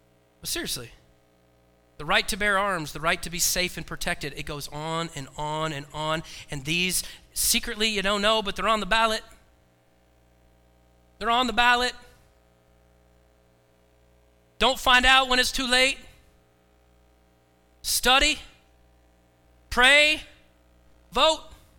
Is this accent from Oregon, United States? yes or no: yes; Oregon, United States; I grew up in Oregon. There's only one other person in here that probably grew up in Oregon.